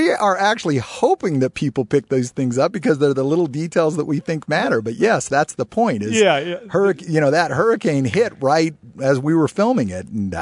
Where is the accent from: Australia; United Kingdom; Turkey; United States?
United States; California; also born or lived in Alaska / Connecticut; Look, I grew up in California, Alaska, and Connecticut. So it's not like I grew up in these bastions of the church.